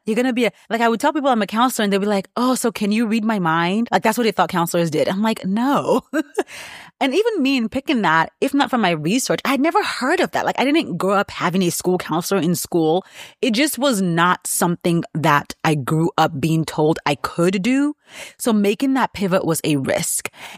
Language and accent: English; Nigeria; So growing up in Nigeria